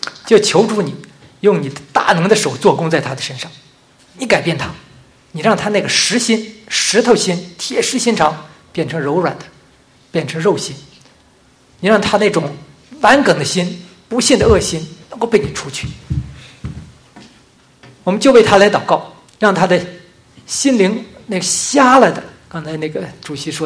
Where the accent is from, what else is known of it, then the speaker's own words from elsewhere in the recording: Northeast China, China; accent: Northeastern; 像我们东北话就说，那差哪呀？